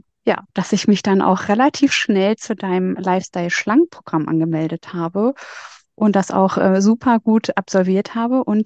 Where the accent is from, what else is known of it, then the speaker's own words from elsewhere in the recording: Hanover, Lower Saxony, Germany; ich komme aus Hannover, bin 43 Jahre, Mama von zwei, ich sage immer besonderen Kinder, bin alleinerziehend.